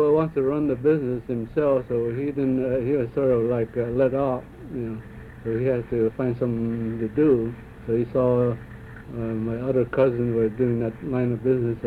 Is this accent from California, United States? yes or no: yes; Los Angeles, California, United States; I was born in Apple Plaza Street. Which is old Chinatown.